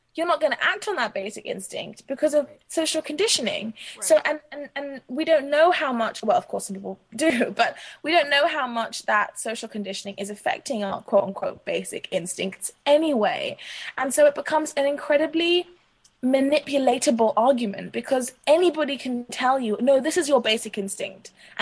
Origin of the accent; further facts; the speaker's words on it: Accra, Greater Accra, Ghana; also born or lived in London, United Kingdom; I mean, I'm mixed race, I'm half Ghanaian, I grew up between there and between Accra and London, and I've always had a very clear understanding of myself as also an African